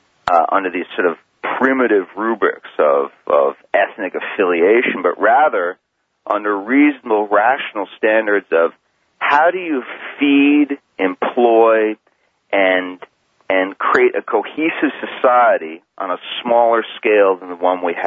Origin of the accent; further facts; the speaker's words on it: Brooklyn, New York, United States; I grew up in Brooklyn, so my whole experience at just being sort of socialized as a kid was that my friends were black, Hispanic, Jewish, you know, of German, Irish, you name it.